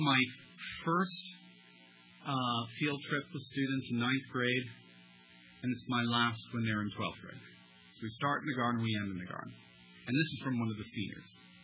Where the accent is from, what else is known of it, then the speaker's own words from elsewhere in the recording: Delaware, United States; I'm from Delaware.